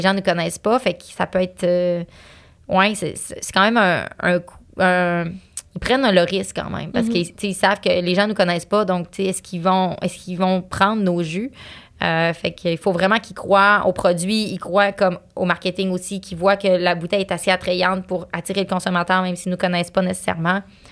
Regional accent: Quebec, Canada; Moi, je viens du Saguenay, je parlais même pas anglais quand j'étais jeune, j'ai appris quand même très tard à parler anglais, j'ai un gros accent en anglais

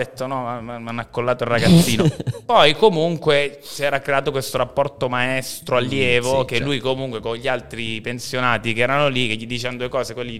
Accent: Cambiago, Lombardy, Italy; io vivevo a Cambiago, dove sono nato e cresciuto. Sono nato a Vimercate, come dicevi prima. Però sono cresciuto a Cambiago

